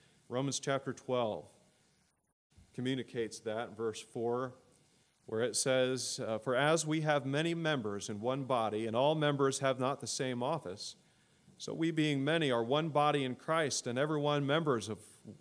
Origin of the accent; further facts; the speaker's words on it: Cleveland, Ohio, United States; For most of my growing up years, I grew up in Cleveland area, just east of Cleveland.